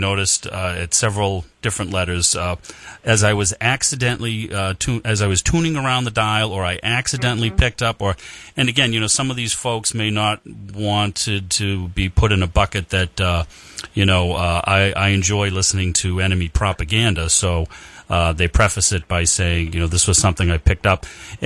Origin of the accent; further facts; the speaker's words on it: Dorchester, Massachusetts, United States; he's from Dorchester, and that's where I'm from. I was a boy from Dorchester, and we don't pronounce our R's.